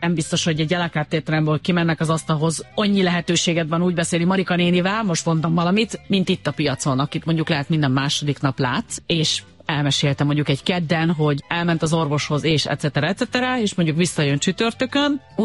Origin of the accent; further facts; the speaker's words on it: Hungary; de magyarok vagyunk